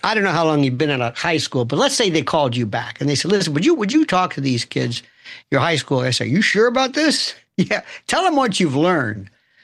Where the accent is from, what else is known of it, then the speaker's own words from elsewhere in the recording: Florida, United States; Yesterday in my native Florida, I'm not from Florida, I'm from Florida.